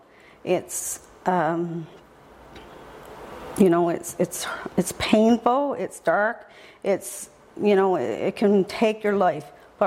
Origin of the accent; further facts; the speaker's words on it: Pilly's Island, Newfoundland and Labrador, Canada; I'm from the Green Bay, a little town called Pilly's Island.